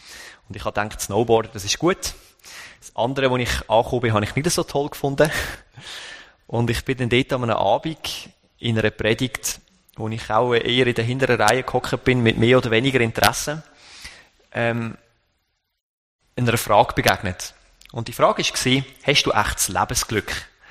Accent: Wohlen, Aargau, Switzerland; now in Dietlikon, Switzerland; in meinem Nachnamen versteckt sich eigentlich schon ziemlich viel, weil ich komme tatsächlich von Wohlen. Und das liegt im Kanton Aargau, also ich bin eigentlich ein gebürtiger Aargauer.

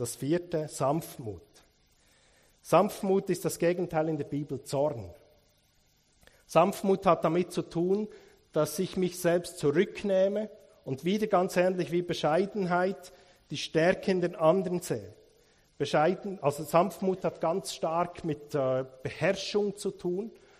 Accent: Bern, Switzerland; weil ich komme aus Bern, da geht alles ein bisschen langsamer.

